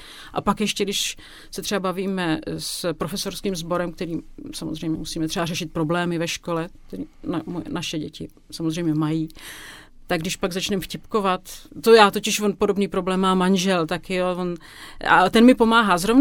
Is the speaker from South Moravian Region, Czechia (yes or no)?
no; Poděbrady, Central Bohemian Region, Czechia; now in Prague, Czech Republic; My jsme rodáci z Poděbrad